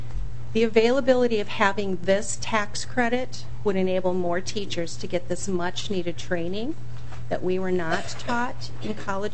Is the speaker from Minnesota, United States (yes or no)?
yes; Rochester, Minnesota, United States; from Rochester, Minnesota.